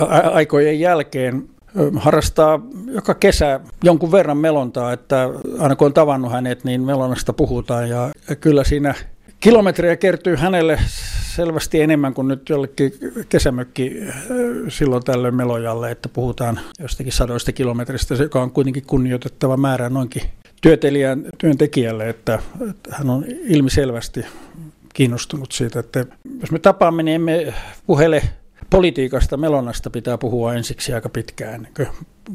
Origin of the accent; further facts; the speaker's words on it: Vaasa, Ostrobothnia, Finland; also born or lived in Helsinki; mä oon vaasalainen, että mä en ilmoita helsinkiläinen, vaikka siis 2/3 elämästä on jo tullut vietettyä Helsingissä ja lyhyempi jakso täällä Vaasassa, mutta ne juuret on jotenkin niin ankarasti maassa